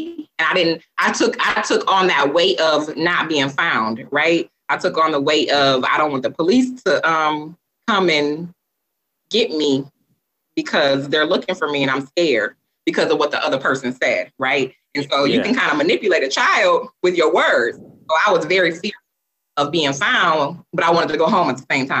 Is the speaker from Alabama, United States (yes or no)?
no; Grand Rapids, Michigan, United States; So I am from Grand Rapids, Michigan.